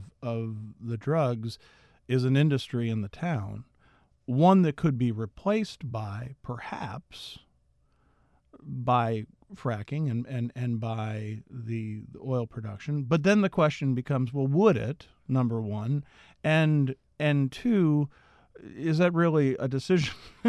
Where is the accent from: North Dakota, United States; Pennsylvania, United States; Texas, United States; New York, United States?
Pennsylvania, United States; Philadelphia; And when I think of Pennsylvania, I grew up in Philadelphia